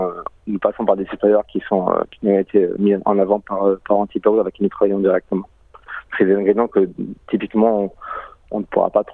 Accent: France; now in Australia; Quelque chose qu'on a un peu découvert en tant que français en Australie, c'est que les repas en Australie sont pris assez rapidement.

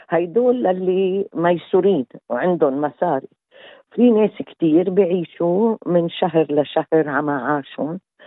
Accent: Lebanon; now in Australia; بقى هيك منخبرك هاي خبرية كيف طلعنا من لبنان

